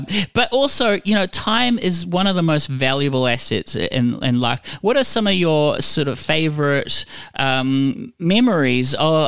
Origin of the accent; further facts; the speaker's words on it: Philippines; being a Filipino with the American sort of schooling that we had over there.